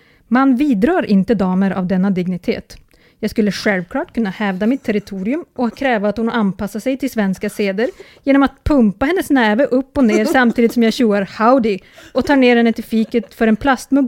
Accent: Norrland, Sweden; accent: Norrland dialect; inte tänka att den här byn ligger i Norrland bara för att jag pratar norrländska

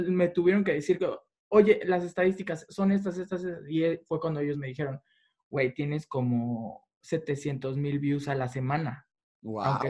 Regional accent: Mexico; now in London, United Kingdom; Soy mexicano, sí.

